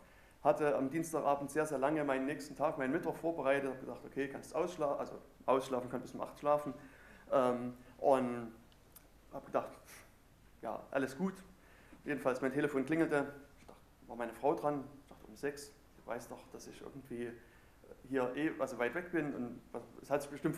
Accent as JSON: {"language": "German", "region": "Thuringia", "country": "Germany", "said": "also ich komme aus Thüringen"}